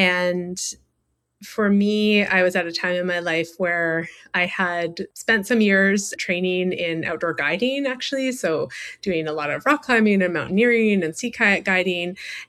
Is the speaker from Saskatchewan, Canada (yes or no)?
no; Squamish, British Columbia, Canada; I come from Estatmis Village in Skopmish territory, so in what's now known as Squamish, British Columbia.